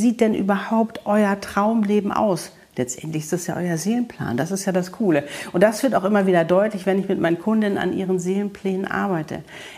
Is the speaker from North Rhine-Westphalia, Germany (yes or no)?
no; Hamburg, Germany; now in Cape Town, South Africa; ich habe mein geliebtes Kapstadt verlassen. Okay, Hamburg ist meine Heimatstadt und wunderschön